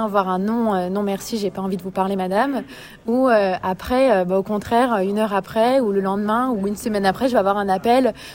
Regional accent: France; on est heureux, on a la santé, on est français

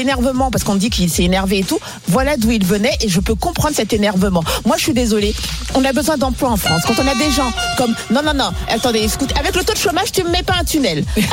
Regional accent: Côte d’Ivoire; comme on dit chez moi en Côte d'Ivoire.

